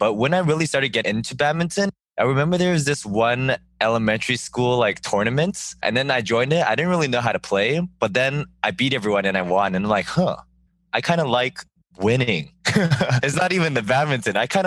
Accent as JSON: {"language": "English", "town": "Vancouver", "region": "British Columbia", "country": "Canada", "tie": "born or raised there", "said": "So I grew up in Vancouver, Canada. Been here most of my life, yeah."}